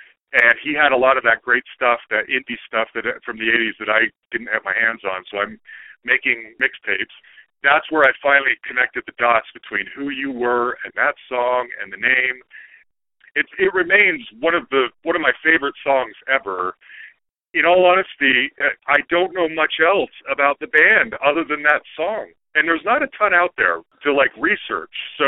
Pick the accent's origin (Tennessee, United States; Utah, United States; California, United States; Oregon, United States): Utah, United States; Salt Lake City; And I grew up in Salt Lake City.